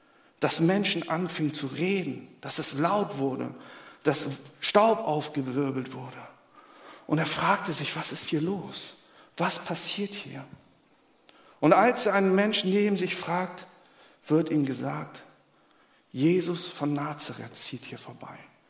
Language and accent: German; Hamburg, Germany; Etwas, was wir als Hamburger, glaube ich, auch oftmals auf unseren Straßen sehen.